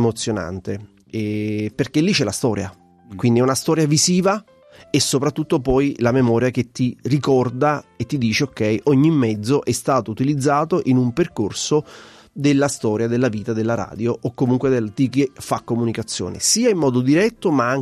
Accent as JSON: {"language": "Italian", "region": "Campania", "country": "Italy", "said": "da napoletano sono sempre più innamorato e mi sto innamorando di questa città"}